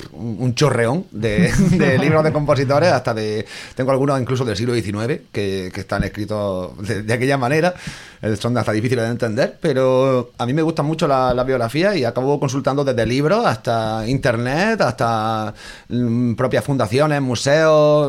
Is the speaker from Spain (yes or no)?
yes; Andalusia, Spain; accent: Andalusian; yo, aunque tengo el acento un poquito más neutralizado, sigo haciendo mis chascarrillos andaluces y lo tengo, yo me siento muy orgulloso de mi tierra.